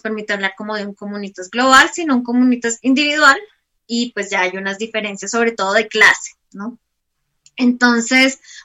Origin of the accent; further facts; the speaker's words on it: Santa Marta, Magdalena, Colombia; also born or lived in Bogotá; yo crecí en Santa Marta, yo nací en Bogotá, pero crecí en Santa Marta